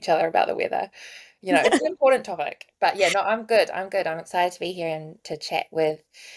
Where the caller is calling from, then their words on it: Raglan, Waikato, New Zealand; I'm in Raglan, so that's New Zealand, and it's not too bad here.